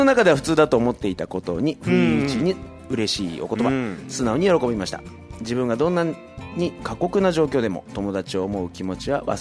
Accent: Tokyo, Japan; 江戸っ子

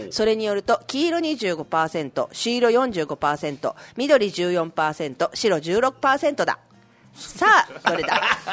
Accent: Kitakyushu, Fukuoka, Japan; 私も福岡出身なので、うんうん、福岡のどこよって言ったら、いや、小倉北区です、うん、北九州市の小倉北区です、うん、あ私も北区だよって

